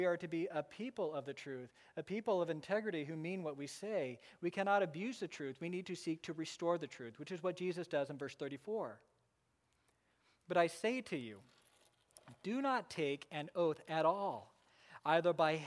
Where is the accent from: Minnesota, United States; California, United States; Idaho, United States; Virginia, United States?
Idaho, United States; I grew up in Idaho, went to Eustick Elementary School